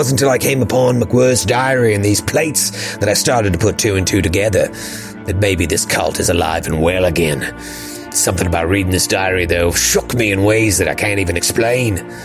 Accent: Australia; accent: Australian; I don't know if you know this, but I'm Australian, if you couldn't tell from my amazing Australian accent.

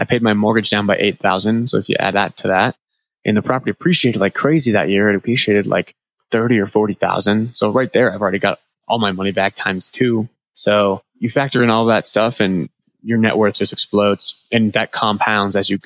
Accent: New England, United States; Okay. So I'm from New England, right?

